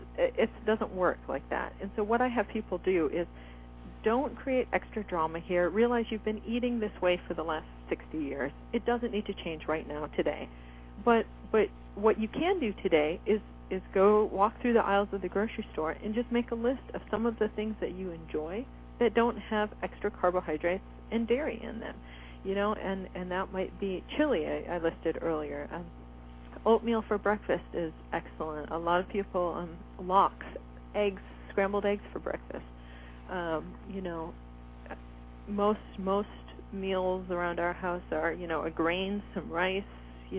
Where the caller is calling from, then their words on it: Seattle, Washington, United States; I'm speaking from Seattle.